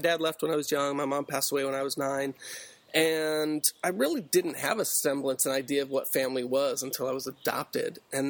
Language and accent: English; Hawaii, United States; also born or lived in San Francisco; I was born in San Francisco and lived on basically a barge there with my parents and some other hippie families. And then when I was two, we sailed to Hawaii on a big boat, and I grew up there.